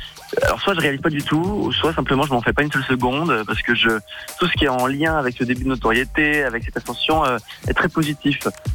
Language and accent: French; Uccle, Brussels, Belgium; born there; C'est vrai, bah, je suis né à Uccle, mais j'ai pas fait ma jeunesse là-bas.